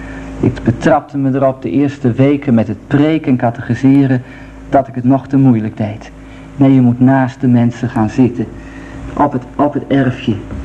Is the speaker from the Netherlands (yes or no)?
yes; Netherlands; Dat zo ver gaat ook in Holland, waar ik vandaan kom, is dat nog.